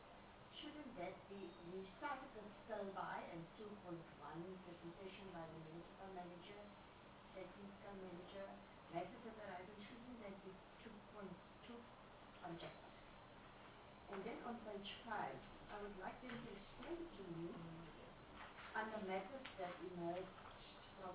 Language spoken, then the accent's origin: English; South Africa; English is a second language; And I'm no English person, I'm an Afrikaner.